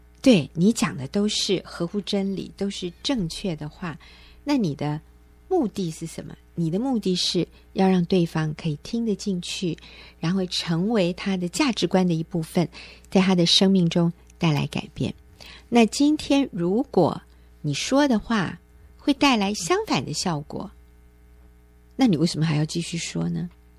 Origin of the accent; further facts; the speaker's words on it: China; 而且我们中国人，常常搞不懂